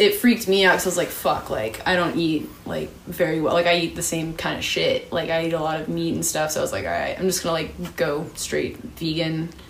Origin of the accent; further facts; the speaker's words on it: Santa Clarita, California, United States; cause I grew up in Santa Clarita